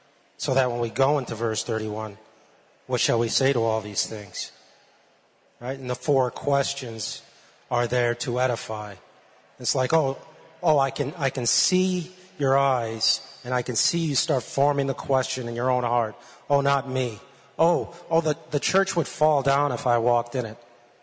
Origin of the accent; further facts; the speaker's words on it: Utica, New York, United States; I am from Utica, New York.